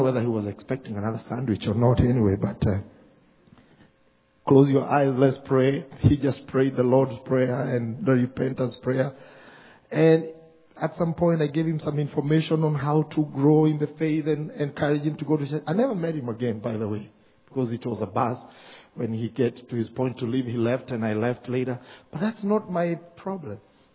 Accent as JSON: {"language": "English", "country": "Kenya", "said": "And I'm like, I'm just visiting from Kenya."}